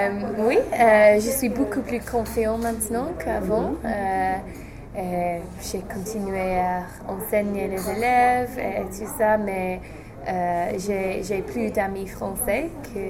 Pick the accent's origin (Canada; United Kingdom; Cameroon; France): United Kingdom; England; French is a second language; parce que bien sûr, je suis anglaise